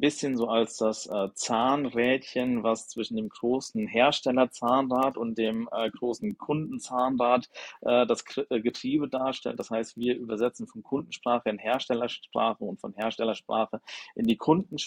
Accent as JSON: {"language": "German", "region": "Hesse", "country": "Germany", "tie": "born or raised there", "said": "Also ich sitze hier gerade direkt am Jungfernstieg im Büro. Aber ich selbst, ich komme aus Mittelhessen."}